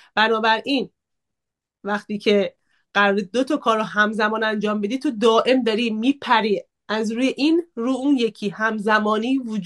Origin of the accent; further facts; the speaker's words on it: Iran; moved away; از ایرانم اومده بودم